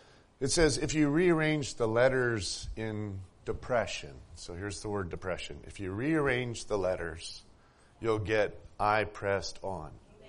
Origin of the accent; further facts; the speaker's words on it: Midwest, United States; And growing up in the Midwest, I learned to identify those plants very, very carefully.